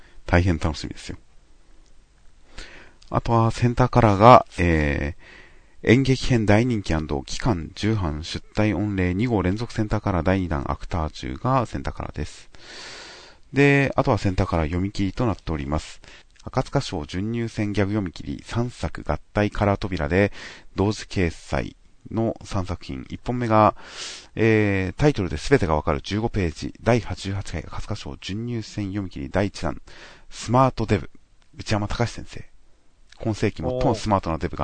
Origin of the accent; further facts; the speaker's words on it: Kanagawa, Japan; 僕の地元神奈川会を待ちに待ってます。